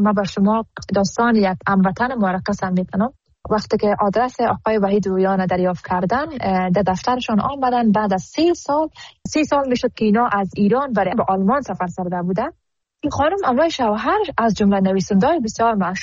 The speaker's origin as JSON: {"language": "Persian", "country": "Afghanistan"}